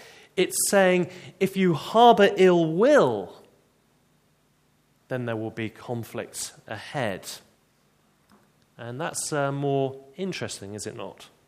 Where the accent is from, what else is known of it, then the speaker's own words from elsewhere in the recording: England, United Kingdom; Well, you and I, being English and how we use the word